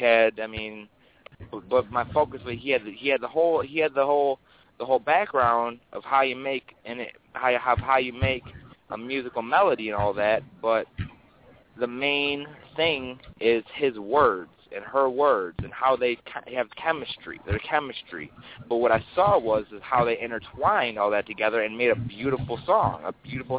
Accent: Michigan, United States; I'm from Michigan, and my idol is … man, and he's still to this day.

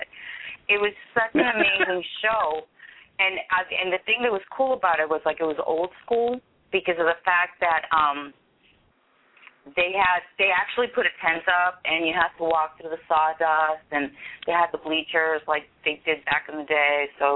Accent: Boston, Massachusetts, United States; I'm from Boston. It will always be the Garden to me.

